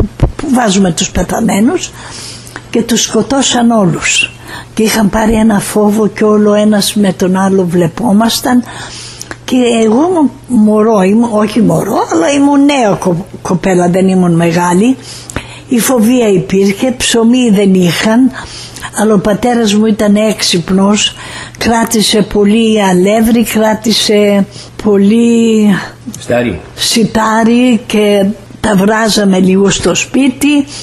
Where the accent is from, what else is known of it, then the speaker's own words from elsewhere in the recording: Kastoria, Western Macedonia, Greece; Βρισκόμουν στην πατρίδα μου, την Καστοριά.